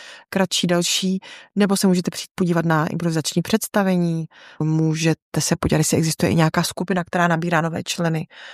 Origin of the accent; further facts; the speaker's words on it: Ostrava, Moravian-Silesian Region, Czechia; protože jsem původem z Ostravy